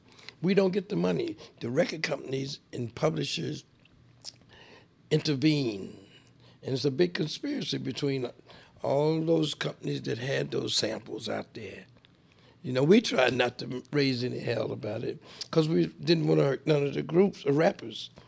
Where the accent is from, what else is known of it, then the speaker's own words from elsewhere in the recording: Newark, New Jersey, United States; First of all, I'm from Newark, New Jersey. I worked in a barbershop there where we did hair, processed hair.